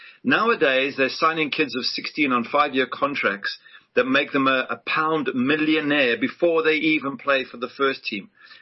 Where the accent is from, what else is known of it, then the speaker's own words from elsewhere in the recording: South Africa; also born or lived in England; now in Florida, United States; Yeah, no, we came at about 6 years of age. So, I mean, I'm basically South African in the sense that I grew up there and I see myself as South African. But obviously I was entitled to play for England, you know, due to my birth.